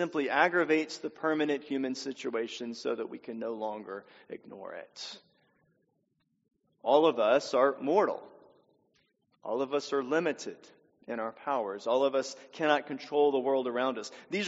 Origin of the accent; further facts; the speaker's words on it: Louisiana, United States; I was the chaplain of a school in my home state of Louisiana for 6 years.